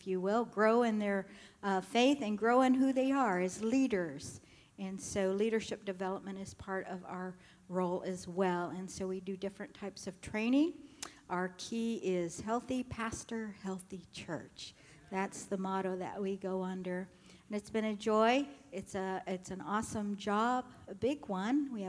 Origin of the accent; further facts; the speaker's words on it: Las Vegas, Nevada, United States; now in Sacramento, United States; We are church planters from the Las Vegas area, and being here in this school brings back some memories.